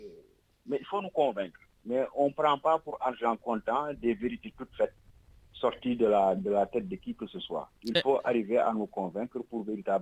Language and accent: French; Dakar, Senegal; Surtout quand on vient du Lumpel prolétariat